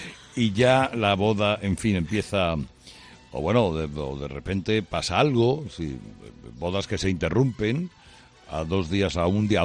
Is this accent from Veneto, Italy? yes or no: no; Turin, Piedmont, Italy; yo me crié en Turín, pasé unos años de mi infancia en Turín